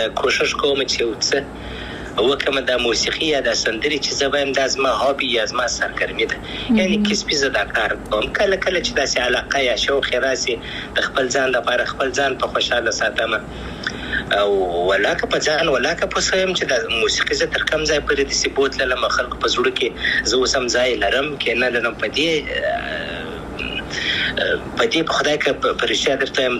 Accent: Afghanistan; moved away; زه افغان یم ان شاء الله بیا به افغانستان ته ولاړ سم

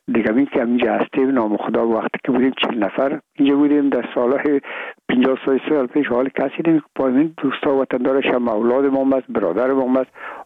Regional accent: Afghanistan; من و بسیاریشون در این افغانستان تولد نشدن، در یک ممالک کشور دیگه بودن و میگم ما افغان هستیم

